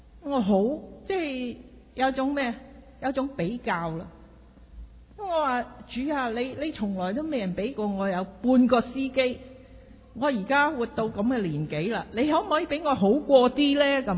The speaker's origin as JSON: {"language": "Cantonese", "country": "China", "said": "即系我哋中国人一句说话咧"}